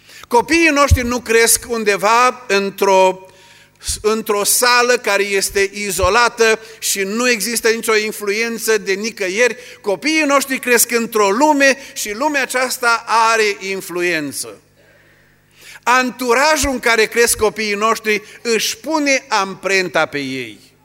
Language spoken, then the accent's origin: Romanian; Burzuc, Bihor County, Romania; Eu m-am născut și am crescut la Burzuc. Cei mai mulți n-ați auzit de localitatea aceasta. E în județul Bihor, e un sat mărunt și m-am născut la marginea satului, aproape de păduri.